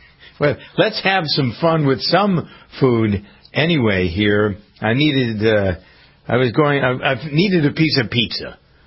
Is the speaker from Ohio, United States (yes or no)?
no; Framingham, Massachusetts, United States; There's a food bank here in Framingham, my hometown, and I think I might go there for a little while and help.